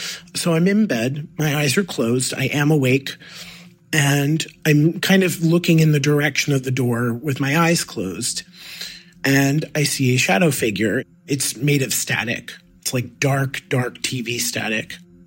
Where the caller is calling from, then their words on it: New York City, New York, United States; I'm calling from New York City.